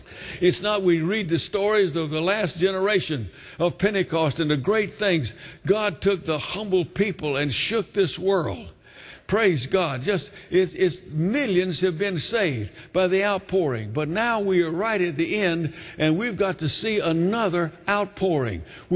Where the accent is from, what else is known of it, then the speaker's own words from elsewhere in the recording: Connecticut, United States; I'm from Connecticut originally, but she moved back among her folks